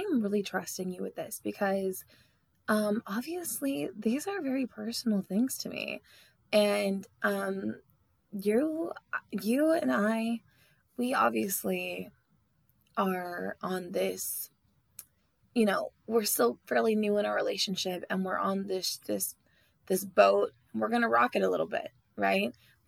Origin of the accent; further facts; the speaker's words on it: California, United States; I'm from Northern California, the Valley. I'm not really from the North. I'm like for the Valley. And I moved to Southern California